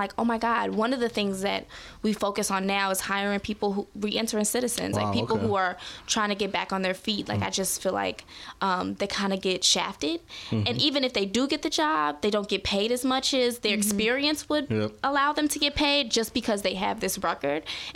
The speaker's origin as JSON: {"language": "English", "town": "Chicago", "region": "Illinois", "country": "United States", "tie": "born or raised there", "said": "Yes, we were born and raised on the South Side. So we mostly lived, it was really a battle for us because we mostly lived in African-American neighborhoods."}